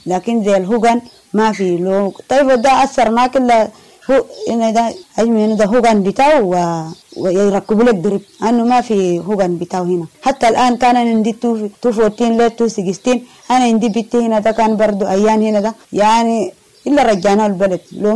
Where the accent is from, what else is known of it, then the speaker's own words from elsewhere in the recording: Amshoran, South Kordofan, Sudan; now in Kakuma, Kenya; انا جاي من جنوب قردفان منطقة أمشوران